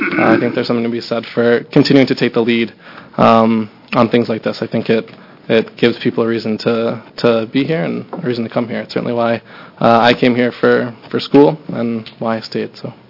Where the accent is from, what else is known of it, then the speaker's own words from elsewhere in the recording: Cleveland, Ohio, United States; now in Oregon, United States; I'm from Cleveland, Ohio originally, but the reason I came out here was for stuff like this.